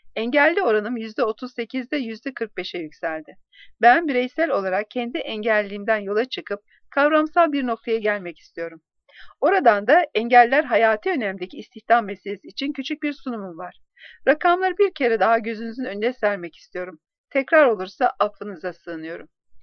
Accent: Adana, Turkey; born there; 1977'de Adana'da doğdum.

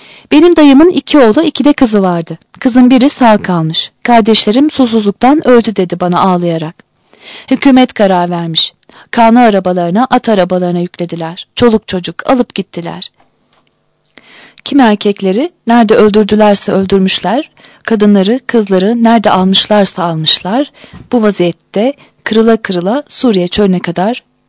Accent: Merzifon, Amasya, Turkey; Doğum tarihimi kesin bilmiyorum. Ama şu anda 93 yaşındayım. 1905'te Merzifon'da doğmuşum. Doğma büyüme Merzifonluyum. Anam babam Merzifon'un yerlisi.

